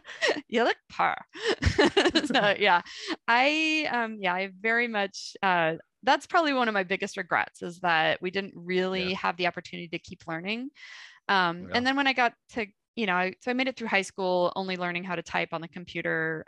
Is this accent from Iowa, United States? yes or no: yes; Des Moines, Iowa, United States; growing up in Des Moines, there weren't a lot of like, there's not a lot of farm, you know, like we're like I'm in the, it's the city.